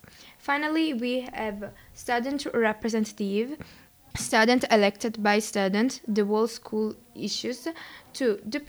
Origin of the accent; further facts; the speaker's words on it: Italy; English is a second language; I come from Italy. I'm 15 years old, almost 16, I live in Naples